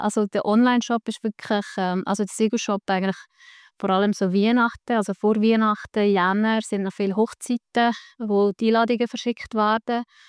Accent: Egolzwil, Lucerne, Switzerland; ich komme aus Egoldswil, der Nähe von Sursee.

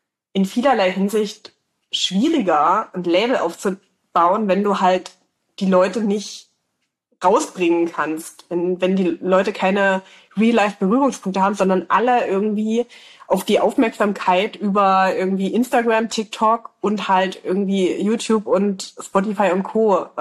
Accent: Saxony-Anhalt, Germany; born there; now in Leipzig, Germany; Also ich komme ja gebürtig aus Sachsen-Anhalt, ich wohne in Leipzig.

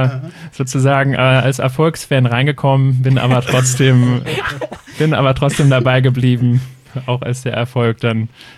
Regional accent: Berlin, Germany; Ich bin in Berlin ursprünglich geboren und auch die ersten 20 Jahre aufgewachsen.

